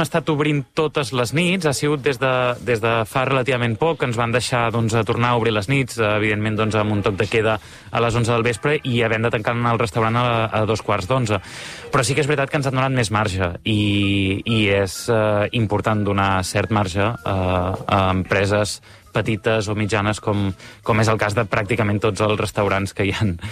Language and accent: Catalan; Catalonia, Spain; jo sóc català